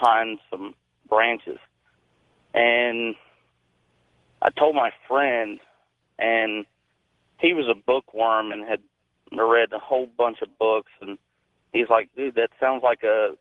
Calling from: Concord, North Carolina, United States; I'm calling from Concord, North Carolina.

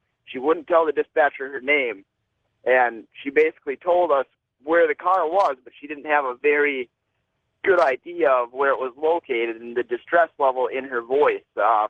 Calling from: Tennessee, United States; in Tennessee, George.

